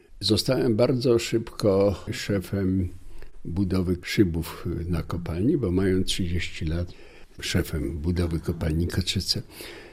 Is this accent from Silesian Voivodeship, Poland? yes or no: yes; Racibórz, Silesian Voivodeship, Poland; born there